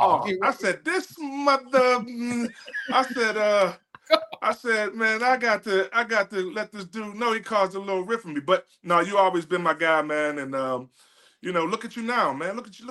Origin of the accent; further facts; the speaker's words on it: West Mifflin, Pennsylvania, United States; I was born. I was raised in West Mifflin, man.